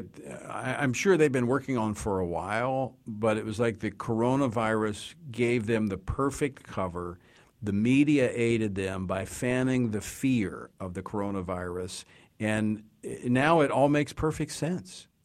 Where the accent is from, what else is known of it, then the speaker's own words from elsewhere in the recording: Louisiana, United States; my home state's Louisiana.